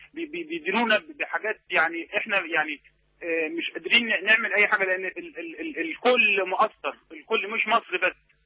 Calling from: Saudi Arabia; بتكلم من السعودية.

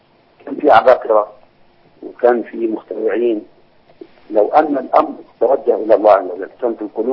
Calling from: Bahrain; وانا متابع ليه من البحرين

